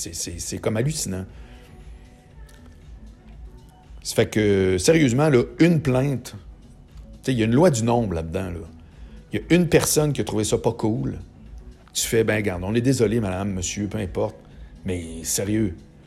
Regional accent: Charlesbourg, Quebec, Canada; je viens de Charlebourg, moi, puis mes amis au secondaire jusqu'à l'université

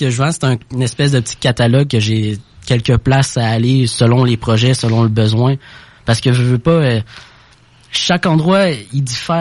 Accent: Lévis, Quebec, Canada; Ben moi, dans le fond, je suis de Lévis depuis que je suis tout petit, en fait.

